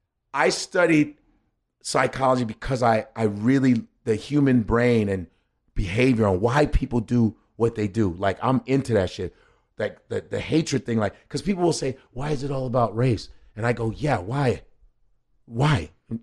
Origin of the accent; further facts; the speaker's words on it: Chicago, Illinois, United States; You know, when I was coming up in Chicago, I grew up in Chicago, started my career in Chicago.